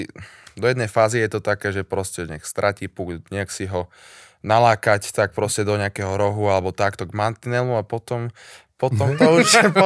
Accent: Bratislava, Bratislava Region, Slovakia; also born or lived in Sweden; vyrastal som na Ružinove, takže tak, tam patrí moje srdce

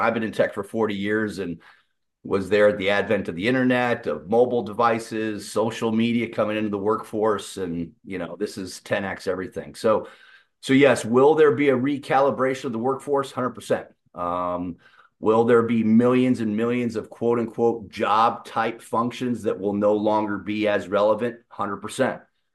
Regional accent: Indianapolis, Indiana, United States; I'm from Indianapolis, so you know, I got to go there.

